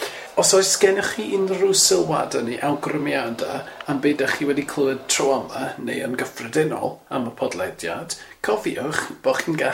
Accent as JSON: {"language": "Welsh", "town": "Benllech", "region": "Wales", "country": "United Kingdom", "said": "Dwi'n dod o Fenllech hefyd os dwi'n darllen iawn."}